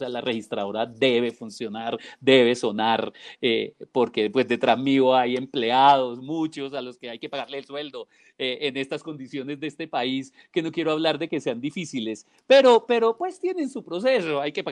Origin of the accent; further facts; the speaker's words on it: Colombia; Y eso es fundamental a nosotros como colombianos